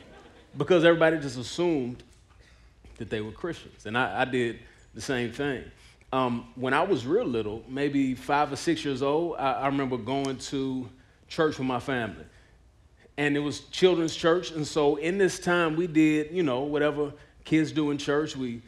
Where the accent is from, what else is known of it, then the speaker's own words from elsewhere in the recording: Dallas, Texas, United States; I grew up in Dallas. I moved back there a few years ago, but I grew up in Dallas.